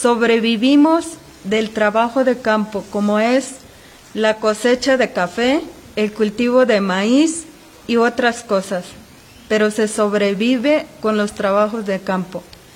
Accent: Magdalena de La Paz, Chiapas, Mexico; Soy originario de Centro Magdalena de La Paz y soy base de apoyo zapatista.

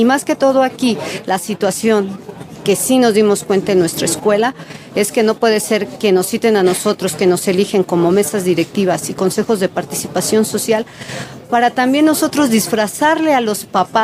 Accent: Iztacalco, Mexico City, Mexico; nosotros venimos de Iztacalco aquí al plantón para apoyar

